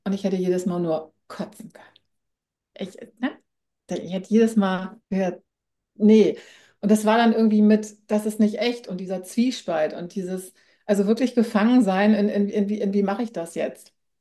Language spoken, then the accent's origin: German; Hamburg, Germany; moved away; also born or lived in Austria; ich bin ja eigentlich ein gebürtiges Nordlicht, ne? Also das heißt, ich bin aus der Hamburger Ecke, aber bin eben 2007 bin ich dann schon mal nach Österreich